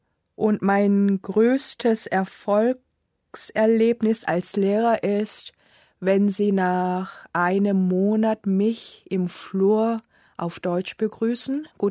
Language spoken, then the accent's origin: German; Seoul, South Korea; German is a second language; Ich komme aus Korea, aus der Stadt Seoul. Ich bin geboren im Jahr 1974 und arbeite als Deutschlehrerin am Goethe-Institut in Seoul.